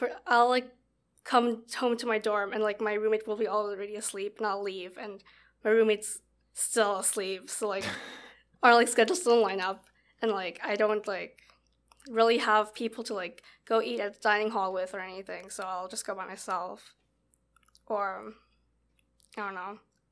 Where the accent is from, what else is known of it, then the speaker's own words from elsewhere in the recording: Colombia; Like, I don't want anything to do with like my hometown anymore. But like, that's not the case for me. Like, I still miss Colombia and I love all my friends here.